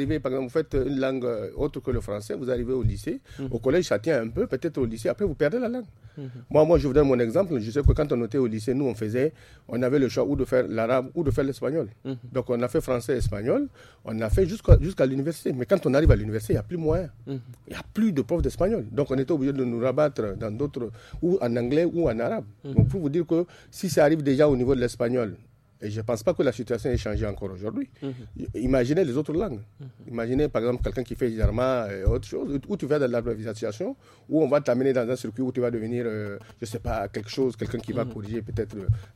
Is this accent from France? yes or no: no; Niger; surtout chez nous, au Niger en plus.